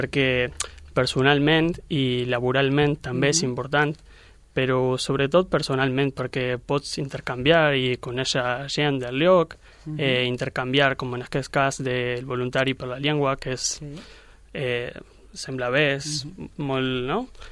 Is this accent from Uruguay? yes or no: yes; Uruguay; Catalan is a second language; also born or lived in Ireland; now in Catalonia, Spain; Soc de l'Uruguai, però vaig arribar d'Irlanda perquè la meva parella és d'aquí, de Catalunya, però ens va conèixer a Irlanda i vam decidir de venir a Catalunya.